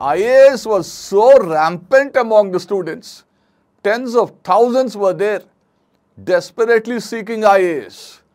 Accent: Visakhapatnam, Andhra Pradesh, India; My father being a government officer, I had to go around the state. And so, I was never in one place for more than 3-4 years.

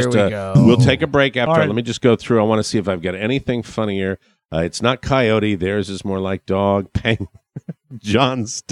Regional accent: Glastonbury, Connecticut, United States; This is a guy from Glastonbury, my hometown

